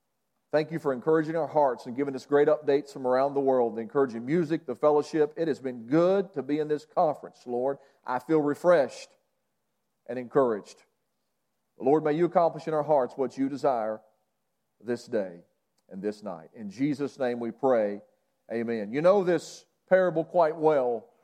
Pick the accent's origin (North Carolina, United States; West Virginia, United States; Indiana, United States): West Virginia, United States; I'm from West Virginia. I could preach the whole Bible from Genesis to Revelations and be finished in an hour.